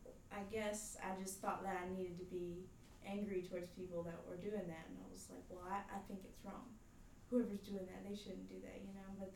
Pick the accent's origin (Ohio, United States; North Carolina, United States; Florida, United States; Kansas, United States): North Carolina, United States; also born or lived in Surry County; I'm 20, almost 21, and I was born in Surrey County, but grew up in Wells County, and I now live in Watauga.